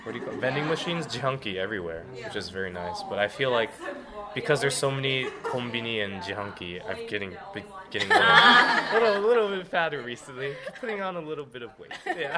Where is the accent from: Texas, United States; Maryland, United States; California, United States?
California, United States; also born or lived in Taiwan; now in Japan; I was born in Taiwan, and when I was a child, I moved to America, to California, from Taiwan.